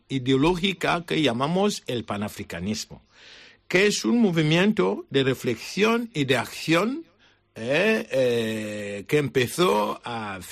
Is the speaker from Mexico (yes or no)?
no; South, Cameroon; Spanish is a second language; moved away as an adult; now in Spain; Yo soy sacerdote de Camerún, de la diócesis de Bolobá, al sur de Camerún